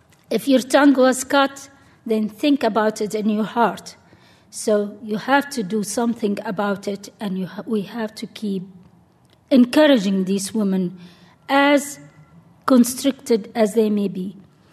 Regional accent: Syria; I come originally from Syria, that's considered a very, quote-unquote, moderate country in terms of the practice of Islam and the society there.

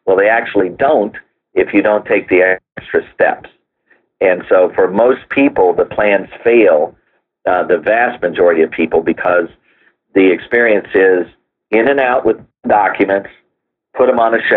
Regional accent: Indianapolis, Indiana, United States; and I'm from Indianapolis, Indiana, so out here in the heartland, living trusts were completely unknown

